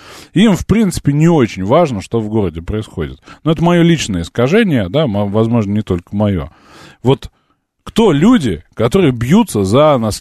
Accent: Moscow, Russia; мы москвичи, да, я вот житель далекого ВАО.

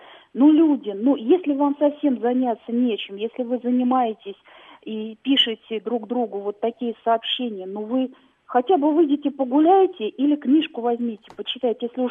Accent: Moscow, Russia; born there; Я родилась в Москве, Б. Мне 46 лет, я доктор высшей категории

